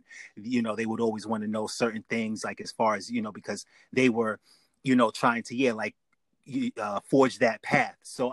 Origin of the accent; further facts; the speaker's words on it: New York, United States; now in Atlanta, United States; I'm currently in the Atlanta area. I'm originally from New York.